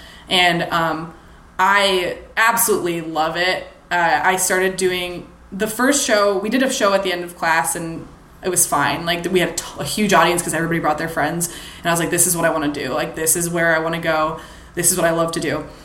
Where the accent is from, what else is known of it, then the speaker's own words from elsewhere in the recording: Minnesota, United States; now in Los Angeles, United States; I'm from Minnesota where people are friendly all the time.